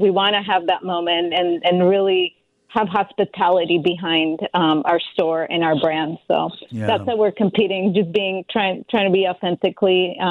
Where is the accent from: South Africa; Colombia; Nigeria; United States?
Colombia; some of our favorite baked goods that we grew up eating in Colombia